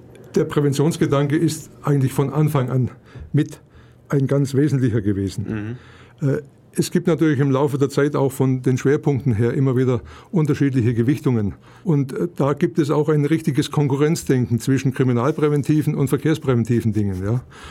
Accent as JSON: {"language": "German", "town": "Ulm", "region": "Baden-Württemberg", "country": "Germany", "tie": "born or raised there", "said": "Ich bin Ulmer, ich bin gebürtiger Ulmer"}